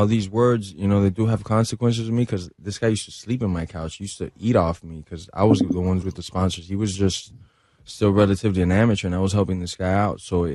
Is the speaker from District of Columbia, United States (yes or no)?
no; Miami, Florida, United States; I'm from Miami, so I can't let my city down.